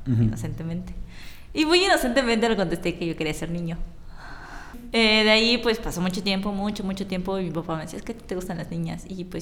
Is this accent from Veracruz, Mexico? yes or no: no; Puebla, Mexico; Aquí de Puebla.